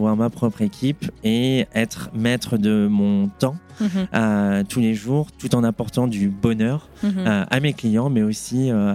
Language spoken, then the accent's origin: French; Boulogne-Billancourt, Île-de-France, France; moi, je suis originaire de Paris, mm-hmm, plus précisément 92, Boulogne, mm-hmm, Sèvres, ici les Moulineaux